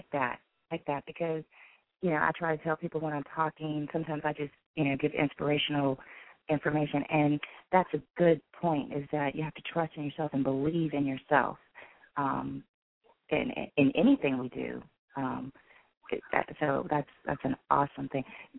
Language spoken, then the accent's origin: English; Southampton County, Virginia, United States; him and I are from the same hometown, same county. We're from Southampton County, you know, in Virginia, based in Franklin area